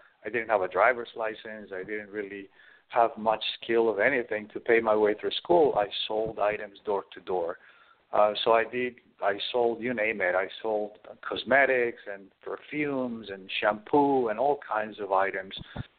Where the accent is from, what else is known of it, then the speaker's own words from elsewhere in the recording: Medellin, Antioquia, Colombia; now in New York City, United States; I was born in Latin America. And I have quite a story. I grew up as a homeless kid in Latin America. My mother was involved in drugs and alcohol, and I lived in the streets of Medellin, Colombia during the 80s